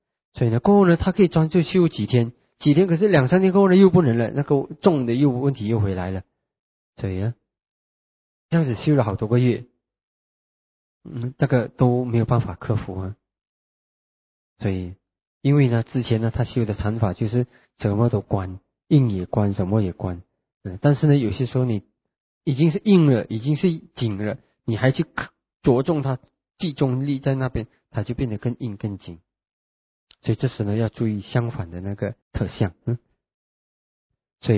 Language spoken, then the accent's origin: Chinese; China; 我们中国人呢讲的这个道心，翻译起来是有点困难的。